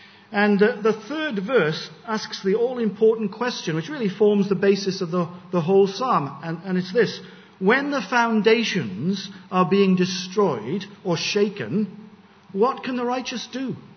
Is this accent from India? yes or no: yes; India; born there; Some of you will know that I was born in India.